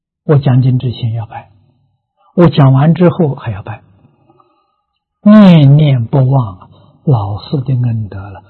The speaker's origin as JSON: {"language": "Chinese", "town": "Lujiang", "region": "Anhui", "country": "China", "tie": "born or raised there", "said": "我的老家是庐江啊，跟桐城是邻县，距离很近啊，大概现在讲的时候大概只有30公里啊"}